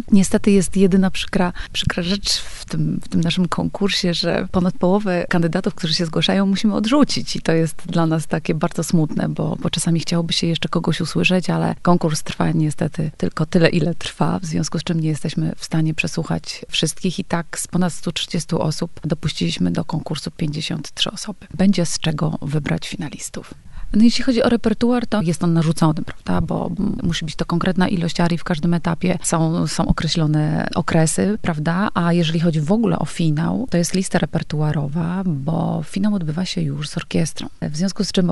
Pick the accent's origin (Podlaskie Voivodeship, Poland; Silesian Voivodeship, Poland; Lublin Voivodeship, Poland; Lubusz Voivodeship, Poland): Lublin Voivodeship, Poland; Lublin; Jestem lublinianką. Tutaj rozpoczęłam swoją edukację muzyczną.